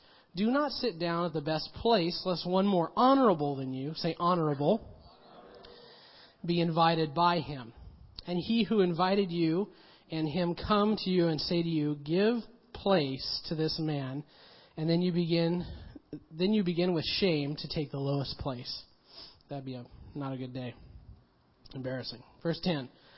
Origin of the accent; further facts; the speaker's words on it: Montana, United States; I grew up in Montana, and the little place where I grew up was on a beautiful lake.